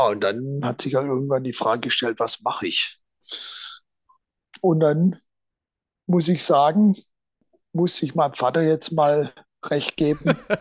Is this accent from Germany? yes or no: yes; Baden-Württemberg, Germany; Weiß jetzt auch nicht, wo das herkam, als Schwabe.